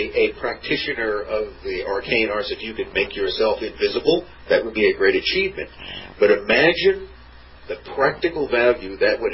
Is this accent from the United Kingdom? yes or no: yes; England, United Kingdom; the point is that basically I'm an Englishman, and therefore I will be loyal to England.